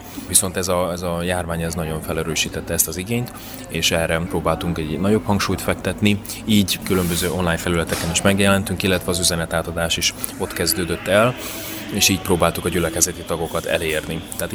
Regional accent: Zakarpattia Oblast, Ukraine; mert én egy kápátai kicsi faluból származom, ahol a reformátusság egy nemzetmegtartó erő is volt, és most is az

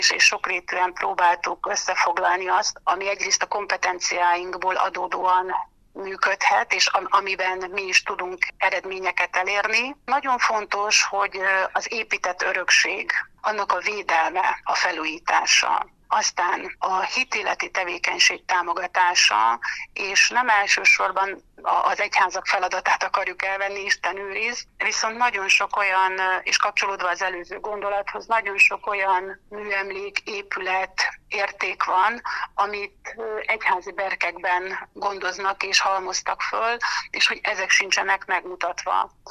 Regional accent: Sátoraljaújhely, Borsod-Abaúj-Zemplén, Hungary; tudod, hogy Sátorai Újhelyi születésű vagyok, és hogy ezen a vidéken nőttem fel, és ugye Újhely Hegyalja egyik legjelentősebb és a legrégebbi települése

